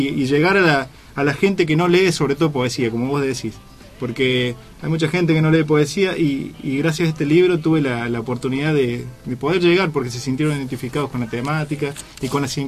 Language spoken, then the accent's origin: Spanish; Villa María, Córdoba, Argentina; tengo amigos poetas en Villa María, soy de Villa María